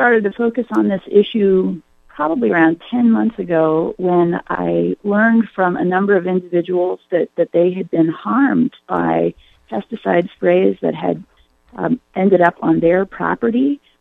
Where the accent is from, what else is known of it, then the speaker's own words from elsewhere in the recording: Oregon, United States; my family, for six generations, has lived in the Rogue Valley, and I grew up in the Rogue Valley. So I care a lot about things that happen in Southern Oregon